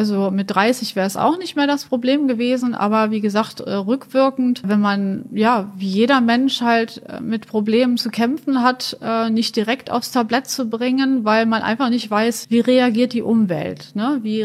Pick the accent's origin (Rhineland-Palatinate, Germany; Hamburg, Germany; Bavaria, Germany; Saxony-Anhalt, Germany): Bavaria, Germany; Munich; born there; ich bin jetzt 54 Jahre alt und bin in München geboren und lebe aber seit Urzeiten in Düsseldorf und fühle mich auch als Düsseldorfer.